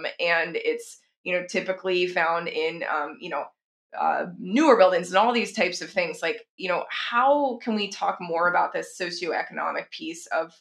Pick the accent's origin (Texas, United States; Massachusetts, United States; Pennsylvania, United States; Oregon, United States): Texas, United States; now in Seattle, United States; Like I grew up in Texas, everybody has air conditioning.